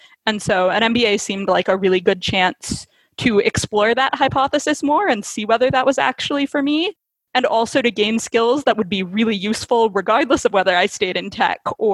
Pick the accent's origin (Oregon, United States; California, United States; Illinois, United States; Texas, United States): Oregon, United States; Portland; So I grew up in Portland, Oregon, to two parents who had both studied theater in college and had started their careers as actors.